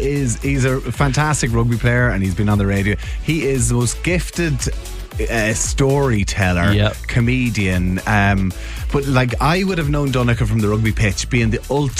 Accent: Monaghan, County Monaghan, Ireland; I'm from Monaghan.

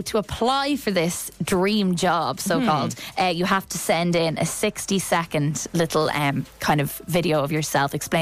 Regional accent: Scotland, United Kingdom; actually all Scottish here. I'm in Glasgow.

